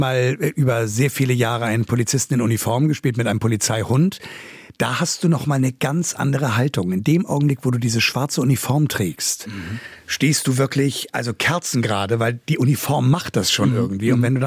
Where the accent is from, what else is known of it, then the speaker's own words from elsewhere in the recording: Wellingsbüttel, Hamburg, Germany; Also ich entscheide mich für die Alster, weil ich hier groß geworden bin. Das ist hier so meine Ecke. Ich bin im Wellingsbüttel aufgewachsen